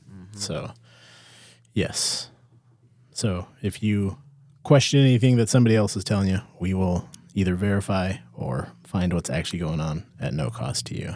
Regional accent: Alaska, United States; And I was like, well, I'm from Alaska. I'm never going to see these guys again, probably.

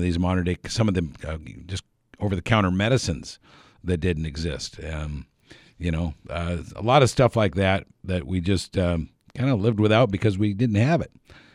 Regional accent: United States; I've been here since I was born in 1960, so just after statehood, 6 months or so after statehood.

